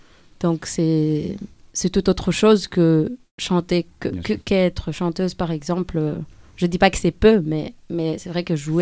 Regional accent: Greece; comme je viens de la Grèce et que en fait j'ai grandi dans cette musique

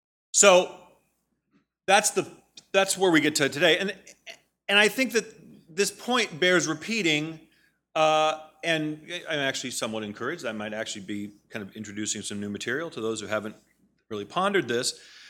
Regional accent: United States; enormous costs on us as American taxpayers.

